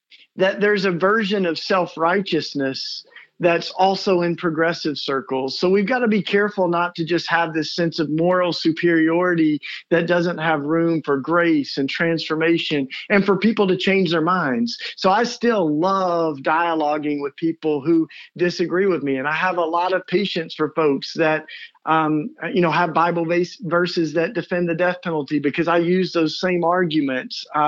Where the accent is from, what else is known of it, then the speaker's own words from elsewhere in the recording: Tennessee, United States; growing up in East Tennessee for me gives me a little bit of patience with other folks